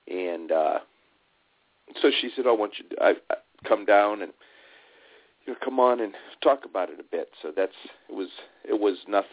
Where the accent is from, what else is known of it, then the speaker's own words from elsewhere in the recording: Warren, United States; I'm from Warren.